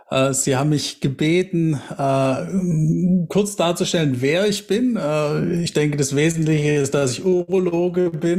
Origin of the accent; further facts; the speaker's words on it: Tübingen, Baden-Württemberg, Germany; born there; bin gebürtiger Tübinger, bin Schwabe